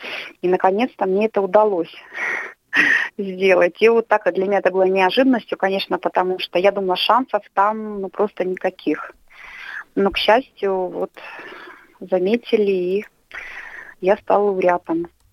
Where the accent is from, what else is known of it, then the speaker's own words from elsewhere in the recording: Ural, Russia; Но потом они возвращаются обратно на Урал. Вообще мы с Урала, так скажем. Вот. И потом уже жизнь уже продолжается здесь, на Урале.